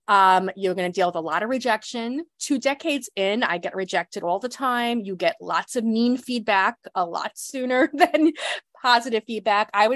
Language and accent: English; Brooklyn, New York, United States; as a New Yorker, especially a born and bred Brooklynite